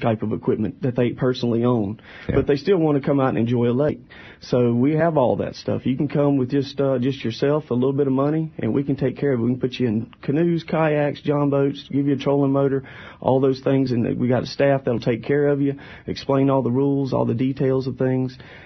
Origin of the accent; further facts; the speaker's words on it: Hillsborough, North Carolina, United States; I grew up in Hillsboro, and I worked at Owosso at the lakes as a part-time guy back in the late 90s.